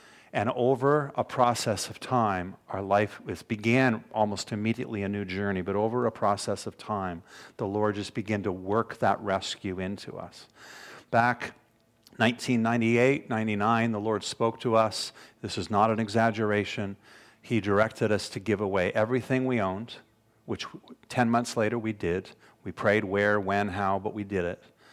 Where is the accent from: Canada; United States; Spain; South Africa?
Canada; Toronto, Ontario; April and I are born and raised in Toronto. Anybody heard of that city before? Just down the street a little. Born and raised